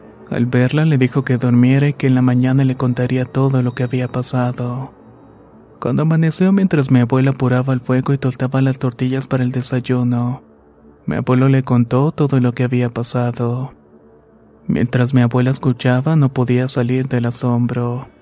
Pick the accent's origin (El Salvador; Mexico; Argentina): El Salvador; Esto nos ha sucedido a mi familia y a mí en El Salvador. Ocurrieron en un pequeño pueblito de Izalco que en mi país tiene fama de ser cuna de la brujería.